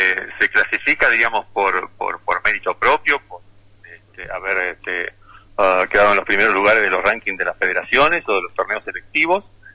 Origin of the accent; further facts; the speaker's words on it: Tres Arroyos, Buenos Aires Province, Argentina; soy de la zona, soy de Tres Arroyos, como bien sabes.